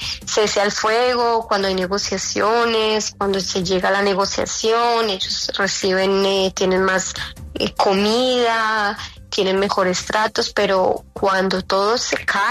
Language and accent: Spanish; Colombia; born there; Desde mi país de origen, y el que también me siento muy orgullosa de haber nacido.